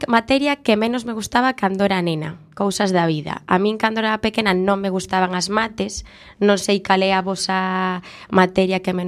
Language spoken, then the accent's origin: Galician; Monforte de Lemos, Galicia, Spain; eu son de Monforte de Lemos, que se atopa na provincia de Lugo. Ali estudiei no cole de Escolapios